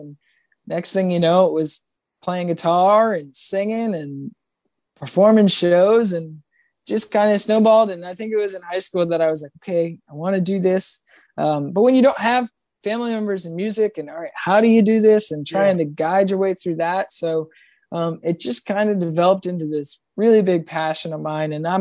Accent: Massachusetts, United States; born there; Originally, I was born in Massachusetts.

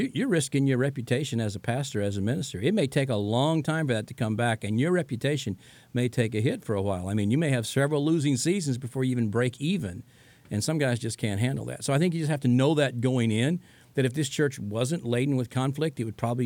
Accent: Chillicothe, Missouri, United States; By the way, I am from Chillicothe, Missouri, the home of sliced bread.

